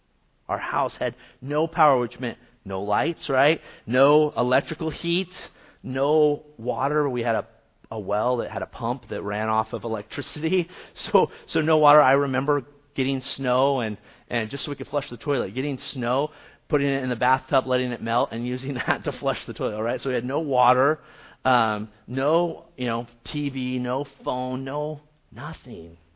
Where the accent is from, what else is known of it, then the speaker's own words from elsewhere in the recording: Eugene, Oregon, United States; Now, some of you may know that I grew up in Eugene, Oregon. Okay, My parents moved there in 1978. I've lived in the same house since we moved there that year. Still live there today.